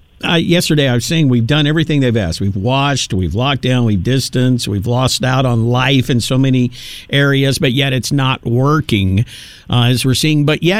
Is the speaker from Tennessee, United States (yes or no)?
yes; Tennessee, United States; Because that's where I'm from. I'm from Tennessee.